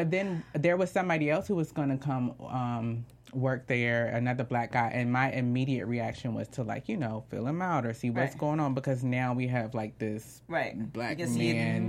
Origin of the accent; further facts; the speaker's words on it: Virginia, United States; for me, I'm from Virginia. I've been the only black in spaces.